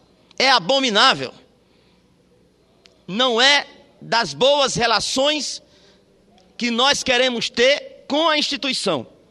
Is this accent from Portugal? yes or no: no; Paraíba, Brazil; porque fui assaltado como paraibano. Fui surpreendido como paraibano